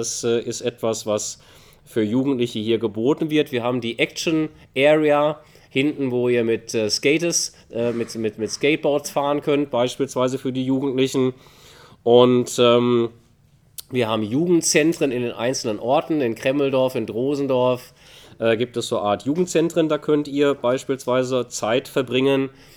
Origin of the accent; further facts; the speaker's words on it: Bavaria, Germany; hier bei uns nennt sich das ja Fränkische Toskana. Es ist aber auch Heimat, mein Heimatland, kann ich sagen, heute ist Bayern oder auch Oberfranken.